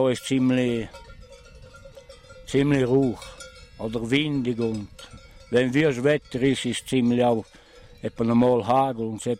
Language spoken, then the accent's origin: German; Brigels, Graubünden, Switzerland; Ich bin von Brigels.